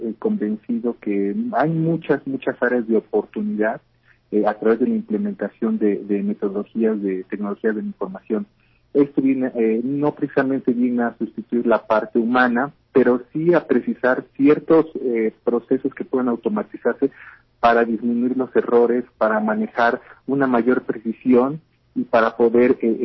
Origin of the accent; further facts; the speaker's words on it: Puebla, Mexico; sí, yo soy aquí originario de Puebla